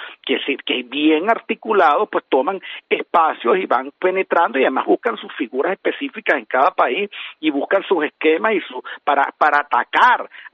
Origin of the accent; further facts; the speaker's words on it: Venezuela; los mayores perjudicados somos los venezolanos